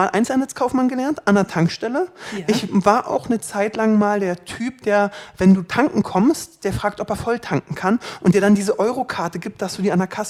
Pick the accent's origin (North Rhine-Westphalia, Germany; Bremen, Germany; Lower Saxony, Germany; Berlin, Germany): Berlin, Germany; Ich bin ursprünglicher Berliner.